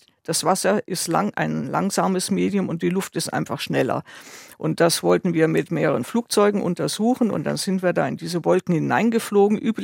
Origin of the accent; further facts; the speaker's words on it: Northern Germany, Germany; now in Munich, Germany; Ja, ich bin in München geboren und dann in Norddeutschland aufgewachsen, aber dann zum Studium zurück und München ist einfach meine Stadt